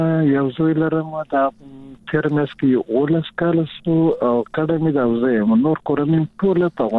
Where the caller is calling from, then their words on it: Germany; نو زه خو درته په جرمني کې يم.